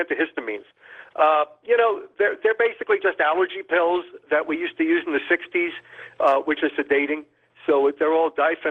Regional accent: New York City, New York, United States; although I was growing up in New York City at the time

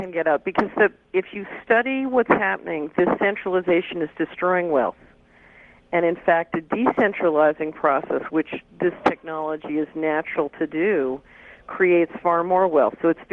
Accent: Philadelphia, Pennsylvania, United States; also born or lived in New York; But I grew up in Philly. I went to the University of Pennsylvania, studied in Hong Kong, and then went to Wall Street.

